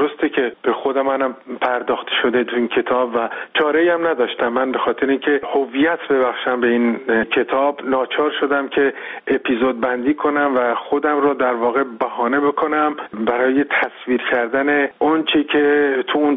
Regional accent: Iran; به عنوان یک جوان ایرانی در اون سالها، از کودکی که خب در یک محله خیلی فقرآلوده به دنیا آمدم

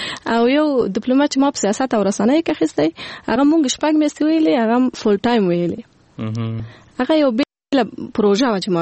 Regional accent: Kabul, Afghanistan; also born or lived in Logar; بالکل زه د لوګر ولایت یم د لوګر ولایت یم او کابل کې پیدا شوی یم کابل کې لوی شوی یم

